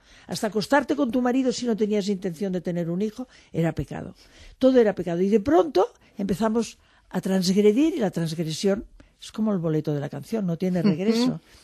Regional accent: Barcelona, Catalonia, Spain; also born or lived in Syria; yo tengo una patria, además de mi patria chica, que es Barcelona, tengo una patria que es España, pero tengo una patria que es, por ejemplo, Siria, donde he vivido algunos meses

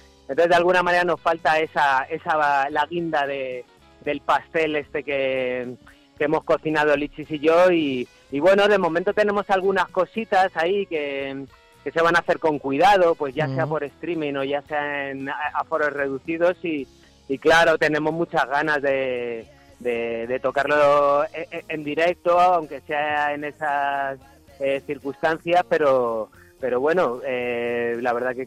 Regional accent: Madrid, Community of Madrid, Spain; soy de Madrid.

